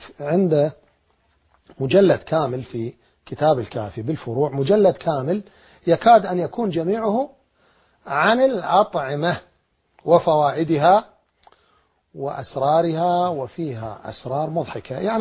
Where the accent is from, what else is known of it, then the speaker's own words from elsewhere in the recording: Iraq; أنا ما معروف عندنا بالعراق،